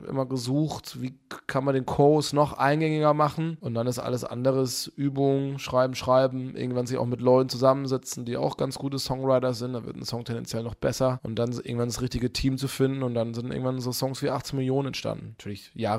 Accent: Baden-Württemberg, Germany; ich komme aus dem Badenerland und bin da oft nach Karlsruhe gefahren oder Freiburg oder Baden-Baden

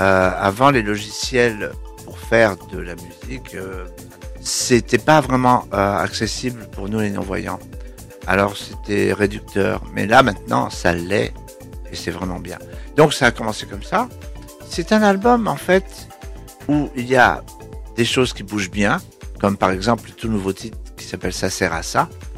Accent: Paris, Île-de-France, France; moi, je suis né à Paris. Donc, il y a ce côté-là, il y a le côté Ménilmontant, hein, mon quartier. Parce que j'ai vécu 20 ans là-bas.

